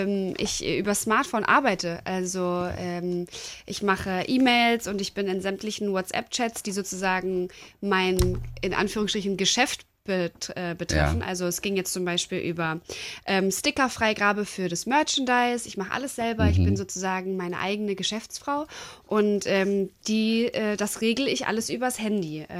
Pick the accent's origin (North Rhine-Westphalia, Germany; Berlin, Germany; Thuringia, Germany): Berlin, Germany; Also ich komme aus Berlin und da ist alles echt noch grau